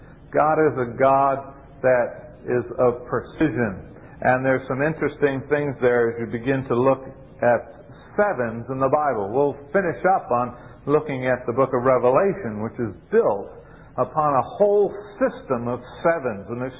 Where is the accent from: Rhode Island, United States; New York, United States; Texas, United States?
Rhode Island, United States; She didn't know that I was raised in Rhode Island.